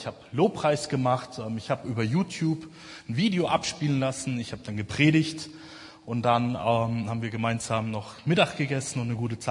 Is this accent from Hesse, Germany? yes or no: no; Haßfurt, Bavaria, Germany; saß da dann bei uns in Haßfurt, ich komme aus Unterfranken, großartige Gegend, müsst ihr unbedingt mal vorbeischauen